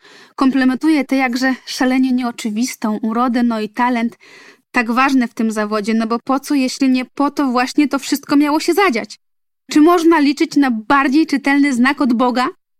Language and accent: Polish; Niewiadów, Łódź Voivodeship, Poland; pochodzę z Niewiadowa, baśniowej krainy słynącej niegdyś z produkcji sprzętu gospodarstwa domowego i przyczep kempingowych. Miejsca, które wydało na świat słynnego aktora, kilkanaście tysięcy innych osób i mnie.